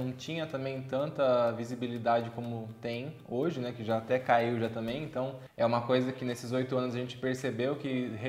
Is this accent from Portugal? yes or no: no; São Paulo, Brazil; a gente é de São Paulo, capital, né